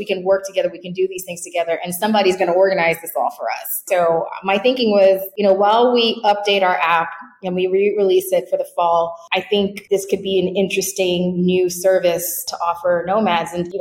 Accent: Bronx, New York, United States; born there; also born or lived in Brooklyn; I pretty much was living and working in Brooklyn. I was born in the Bronx.

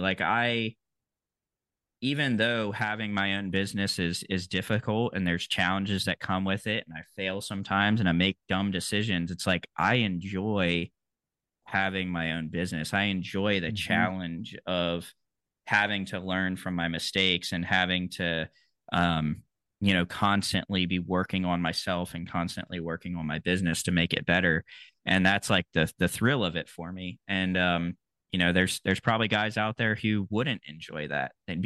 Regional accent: Emerald Isle, North Carolina, United States; I grew up in Emerald Isle, North Carolina, which is just north of Camp Lejeune.

